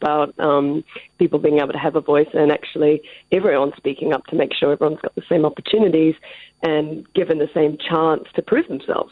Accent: New Zealand; now in New York, United States; Well, you'd understand being a Kiwi.

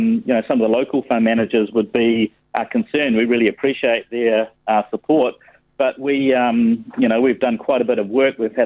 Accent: New Zealand; And we're proud New Zealanders. We've done a lot for New Zealand. We are proudly from New Zealand all over the world.

